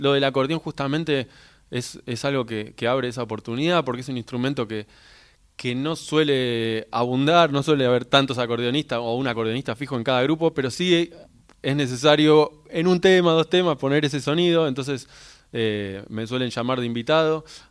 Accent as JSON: {"language": "Spanish", "town": "Haedo", "region": "Buenos Aires Province", "country": "Argentina", "tie": "born or raised there", "said": "Aedo. Soy de Aedo. Viví ahí toda la vida."}